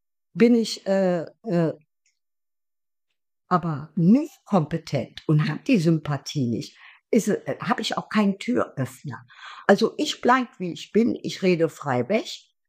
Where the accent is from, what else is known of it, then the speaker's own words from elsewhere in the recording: Rhineland, Germany; ich bin Rheinländerin, ich rede frei Schnüss.